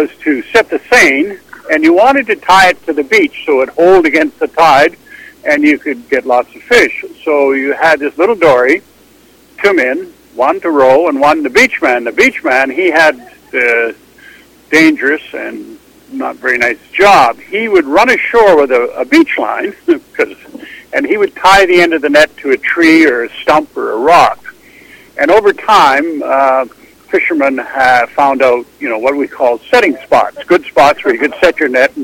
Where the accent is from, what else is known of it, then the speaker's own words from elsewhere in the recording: Alert Bay, British Columbia, Canada; also born or lived in Saskatchewan; I was born in Saskatchewan, but my parents came to Alert Bay on the coast to work